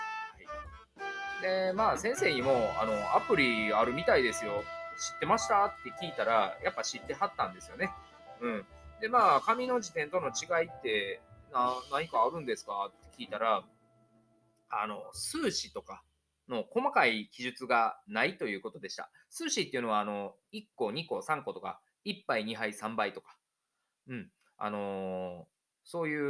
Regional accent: Kansai, Japan; accent: Kansai; 関西なまり、やっぱり思い込んでいるもの単語ってあるんですよね。

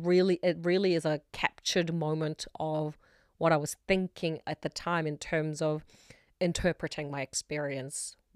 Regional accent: South Korea; I grew up in Korea. Studying is supposed to be painful

